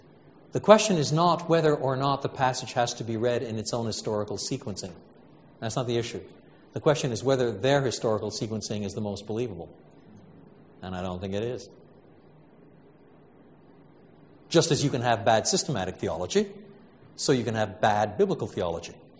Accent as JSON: {"language": "English", "country": "Canada", "said": "I'm a Canadian"}